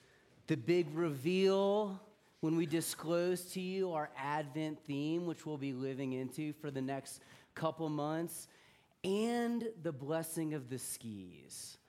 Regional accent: Deep South, United States; For me, that experience was somewhat improbable because I grew up in the Deep South.

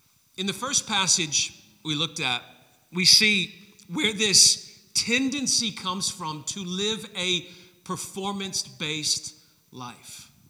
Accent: Tennessee, United States; I grew up in this suburb of Memphis, that where I grew up in Tennessee in the United States

